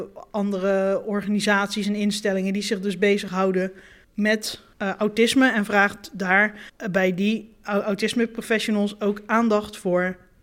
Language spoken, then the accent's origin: Dutch; North Brabant, Netherlands; born there; Ik kom uit Brabant, althans daar ben ik geboren. Mijn ouders komen uit Rotterdam, dus ik heb in mijn opvoeding toch wel iets anders meegekregen dan alleen maar het Brabantse.